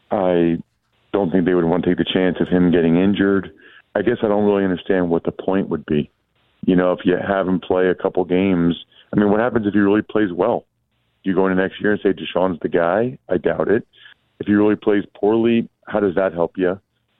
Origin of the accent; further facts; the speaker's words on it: Pennsylvania, United States; Yeah, well, definitely … who's from my hometown.